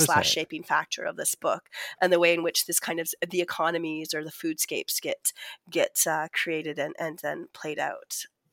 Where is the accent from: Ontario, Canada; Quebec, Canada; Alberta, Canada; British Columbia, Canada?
Alberta, Canada; I grew up in Southern Alberta, Treaty 7